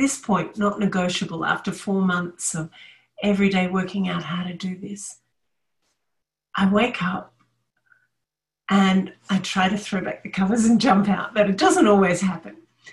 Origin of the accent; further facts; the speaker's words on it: Australia; But I'm Australian and we have a very egalitarian sort of thing going on.